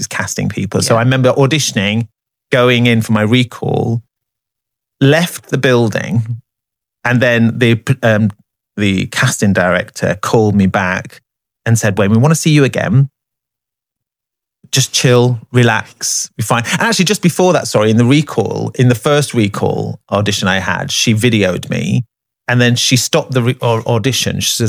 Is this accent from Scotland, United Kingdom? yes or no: no; Leeds, Yorkshire and the Humber, United Kingdom; And they needed a Northern, I'm from Leeds, Asian, I'm half Pakistani.